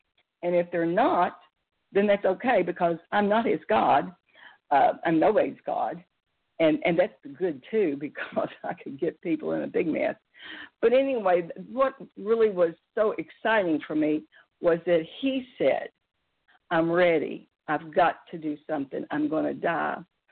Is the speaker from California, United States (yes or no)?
no; Pensacola, Florida, United States; I'm a grateful, recovering, compulsive overeater, and I'm from Pensacola, Florida.